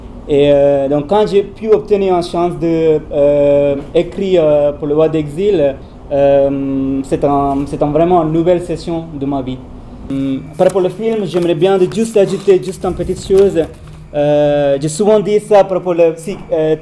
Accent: Sri Lanka; French is a second language; now in Switzerland; moi je suis arrivé en Suisse en tant que requérant d'asile à la fin de 2009. Je suis originaire de Sri Lanka

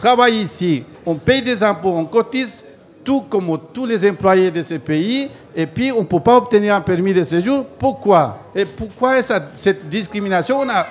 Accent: Ecuador; now in Switzerland; l'Équateur, il m'a vu naître, il m'a donné la formation, l'éducation, et puis la Suisse, il m'a donné le travail pour vivre

